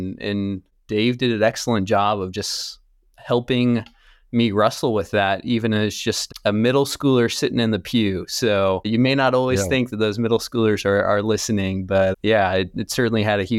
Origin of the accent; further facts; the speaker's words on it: Leawood, Kansas, United States; Yeah, so I grew up at Covenant Chapel EPC, which is now Cornerstone EPC, right in Leawood, Kansas, off of like 135th and State Line.